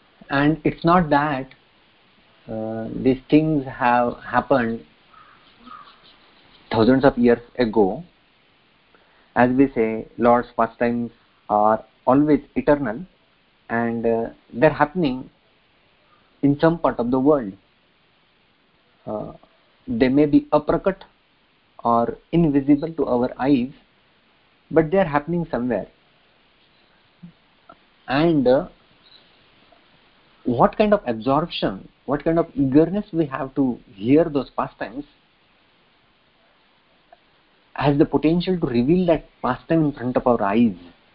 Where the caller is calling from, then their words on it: India; Now here I am speaking from India, and maybe within an hour or so the sun will set.